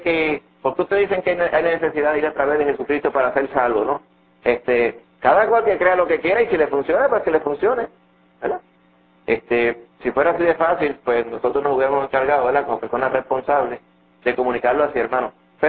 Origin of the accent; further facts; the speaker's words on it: Santo Domingo, Distrito Nacional, Dominican Republic; Yo recuerdo cuando yo pequeño nos criamos en cierto, allá en Santo Domingo, y no había agua